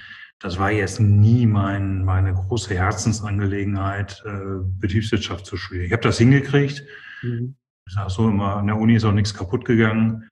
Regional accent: North Rhine-Westphalia, Germany; Ich komme aus dem Ruhrgebiet. Groß geworden. Meine Eltern sind aus Norddeutschland dazugezogen.

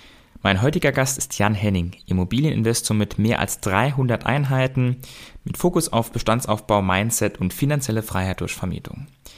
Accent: Saarland, Germany; Ich komme ja aus dem Saarland und bin deshalb hier auch investiert.

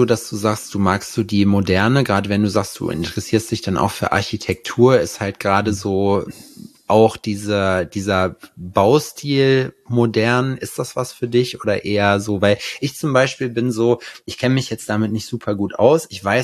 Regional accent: North Rhine-Westphalia, Germany; Ich komme ja auch hinten aus dem Ruhrgebiet.

